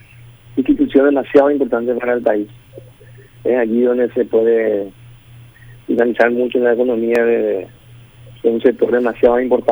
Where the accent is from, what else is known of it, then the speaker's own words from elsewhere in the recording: Choré, San Pedro, Paraguay; Primero fui intendente de mi pueblo, Choré.